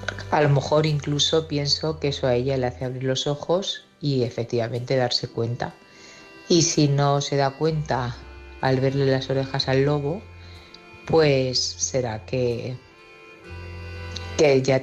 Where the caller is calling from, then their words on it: Barcelona, Catalonia, Spain; de Barcelona.